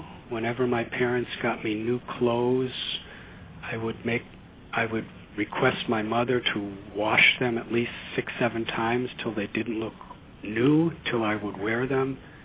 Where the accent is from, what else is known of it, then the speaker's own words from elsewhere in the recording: Highland Park, Illinois, United States; also born or lived in Chicago; I was born in 1950 in Chicago, and at the age of four, my family moved to a suburb called Highland Park in Illinois.